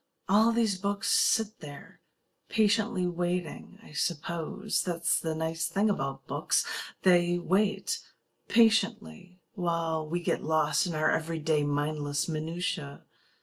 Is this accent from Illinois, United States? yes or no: yes; Chicago, Illinois, United States; share with you a poem just because it's for my Chicago reference, because I like you guys and I like my hometown and I like my skyscrapers.